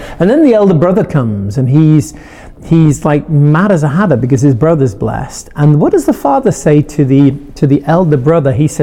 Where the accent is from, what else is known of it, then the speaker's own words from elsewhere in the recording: United Kingdom; also born or lived in France; now in United States; I'm a Brit. I lived in as a missionary in France for 20 years. I now live in New England in the USA.